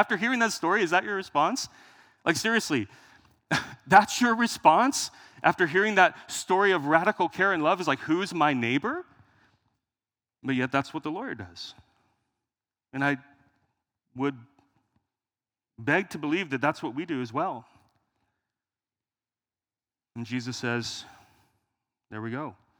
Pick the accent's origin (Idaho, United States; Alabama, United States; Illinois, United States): Idaho, United States; Meridian; That was Nampa for me growing up in Meridian, actually.